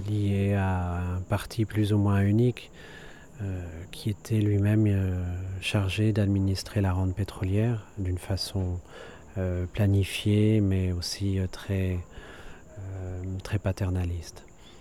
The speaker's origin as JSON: {"language": "French", "country": "Belgium", "moved": "yes", "lives_now": "Venezuela", "said": "je suis belge et je vis depuis 8 ans au Venezuela."}